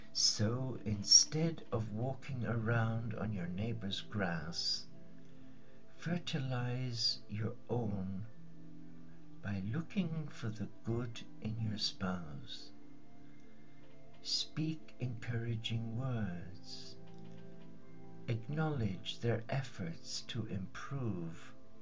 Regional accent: Ireland; as a young boy growing up in Ireland

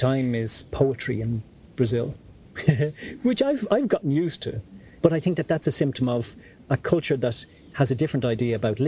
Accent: Ireland; I'm Irish

